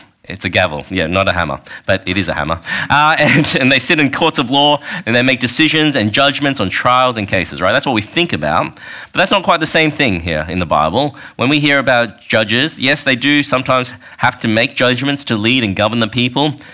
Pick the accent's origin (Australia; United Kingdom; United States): Australia; growing up in Australia, you know, because I've got a Chinese and Taiwanese background. I grew up in Australia, and while I'm proud of my ethnicity and I've adopted some of the cultural values, I live and speak like an Australian, don't I?